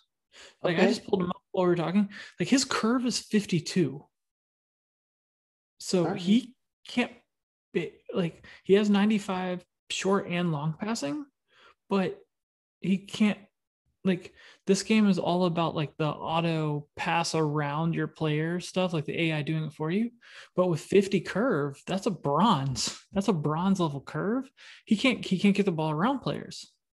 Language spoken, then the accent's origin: English; Atlanta, Georgia, United States; I don't know how to pronounce people's names. I'm from Atlanta. Don't care.